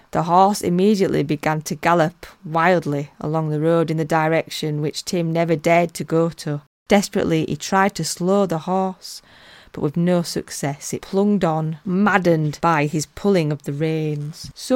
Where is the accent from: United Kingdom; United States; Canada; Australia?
United Kingdom; Yorkshire and the Humber; One being in North Yorkshire, which I'm particularly proud of as a Yorkshire lass.